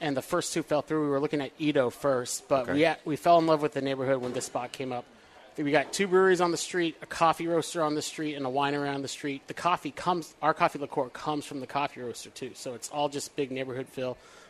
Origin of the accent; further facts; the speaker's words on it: England, United Kingdom; born there; So my dad's military, so I traveled the world a lot. I was born in England, went back there as a little kid.